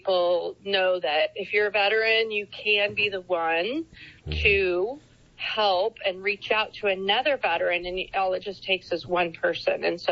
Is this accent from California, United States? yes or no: yes; California, United States; So being born and raised in California, I feel like I really haven't explored any places